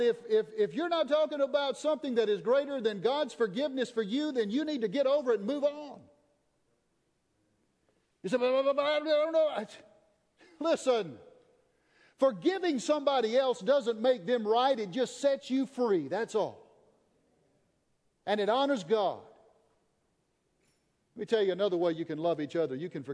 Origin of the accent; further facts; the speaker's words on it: Tennessee, United States; But I'm going to tell you, I grew up in McNary County, Tennessee, the home of Walking Tall Buford Pusser.